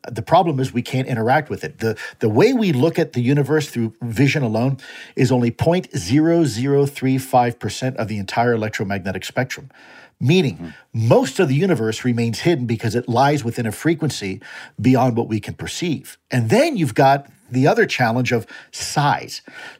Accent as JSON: {"language": "English", "country": "Cuba", "said": "despite looking like I'm from Iowa, I'm actually Cuban. So I speak Spanish I'm Hispanic."}